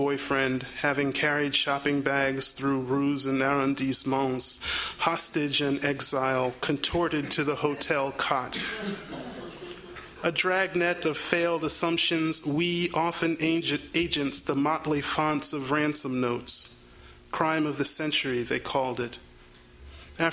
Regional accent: New Jersey, United States; But it is no way biographical. I'm from South Jersey. and so this is wholly an act of appropriation.

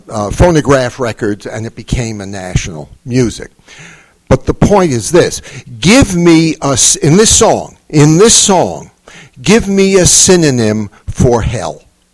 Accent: New Jersey, United States; I grew up in Jersey. I never lived more than a half hour outside the city.

